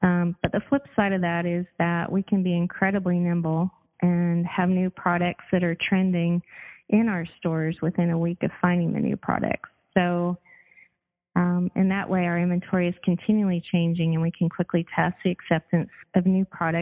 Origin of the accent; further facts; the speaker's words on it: Alabama, United States; I grew up in Alabama and spent many, many hours with my dad in his workshop